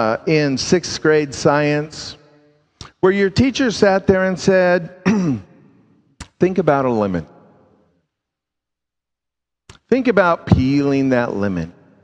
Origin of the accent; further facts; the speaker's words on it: Southwest, United States; I'm from the Southwest. I'm thinking chili.